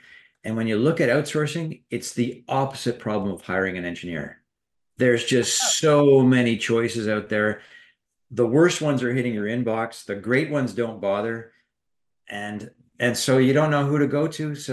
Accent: Canada; I'm from Canada and we have a very conveniently good immigration policy for tech workers

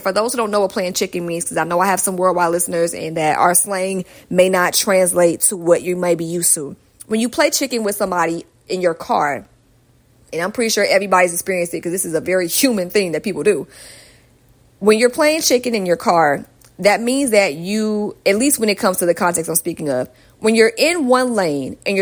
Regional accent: Atlanta, Georgia, United States; also born or lived in Los Angeles; I was in LA for some years, and I'm from Atlanta, but I moved to LA in 2018. And then I came back a few years later. And now I'm back in Atlanta

